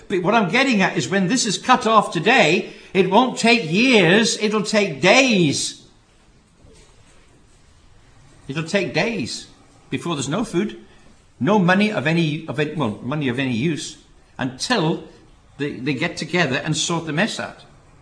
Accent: Wales, United Kingdom; I was brought up in South Wales for a period of time, right next to the great big steelworks there at Port Talbot.

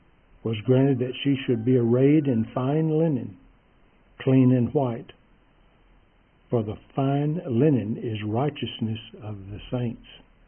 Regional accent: Texas, United States; As a Texan, I'd like to just deviate for a moment to something that's a puzzlement, as they say. White horses. I was raised on a ranch, and I became very close to horses.

